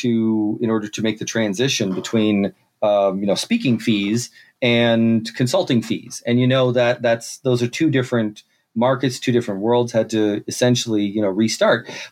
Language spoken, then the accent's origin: English; Kitchener-Waterloo, Ontario, Canada; Well, I come from Kitchener-Waterloo. That's where I grew up in Ontario.